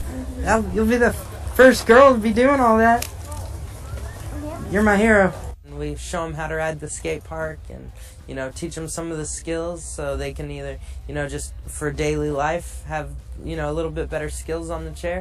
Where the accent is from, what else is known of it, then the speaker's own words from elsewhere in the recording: Las Vegas, Nevada, United States; I'm from Las Vegas, Nevada.